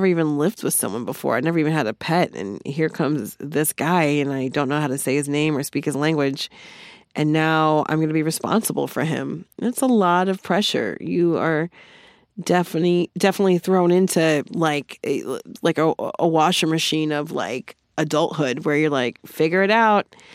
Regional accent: New Jersey, United States; You know, I'm from Jersey, and he thinks I sound aggressive all the time.

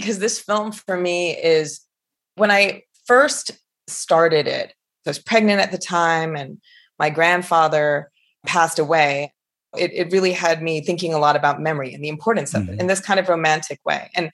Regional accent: New Jersey, United States; So I grew up in New Jersey and we had this little bathroom

